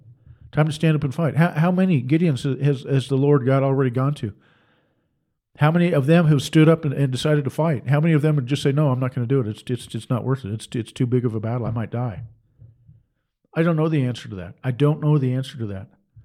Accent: Seattle, Washington, United States; I grew up in the Seattle area. Went to University of Washington in Seattle.

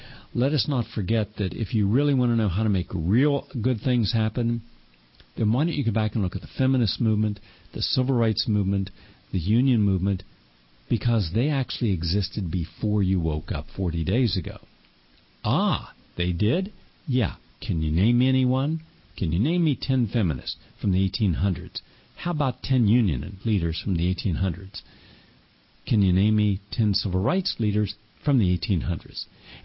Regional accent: Appalachia, United States; not the poor where I grew up in Appalachia, not the poor in the dirt farms in Mississippi, Louisiana

